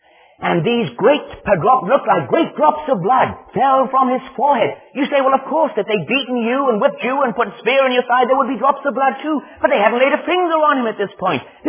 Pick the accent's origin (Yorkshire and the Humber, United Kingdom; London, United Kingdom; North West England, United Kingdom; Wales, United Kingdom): Wales, United Kingdom; first language Welsh; English is a second language; In my first language, Welsh, the word is ing.